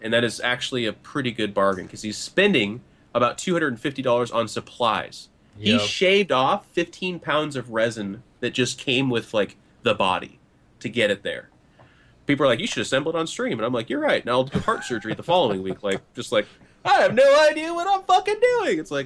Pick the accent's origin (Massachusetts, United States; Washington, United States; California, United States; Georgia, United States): Washington, United States; Seattle; But I live in Seattle, or I'm from Seattle, so.